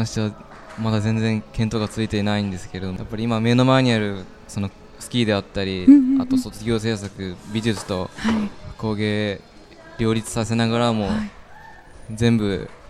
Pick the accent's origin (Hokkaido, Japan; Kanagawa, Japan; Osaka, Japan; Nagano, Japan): Hokkaido, Japan; Asahikawa; 出身は旭川です。